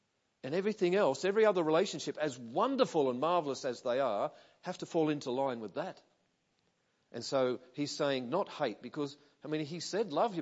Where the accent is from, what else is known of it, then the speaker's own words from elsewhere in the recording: Australia; now in United States; I'm Australian. You might have picked that up already. And we've been here a year and a half.